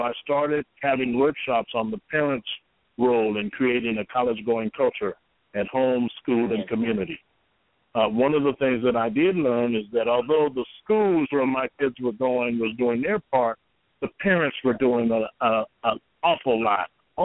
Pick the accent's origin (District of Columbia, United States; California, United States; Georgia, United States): California, United States; Watts; I grew up in Watts